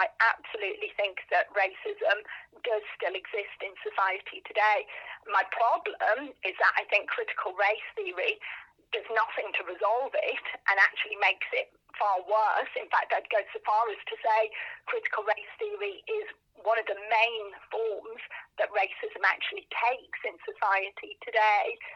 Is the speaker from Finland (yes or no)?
no; England, United Kingdom; accent: Middlesbrough/Birmingham/Canterbury; And I know it's because of my very peculiar Middlesbrough stroke Birmingham stroke Canterbury accent.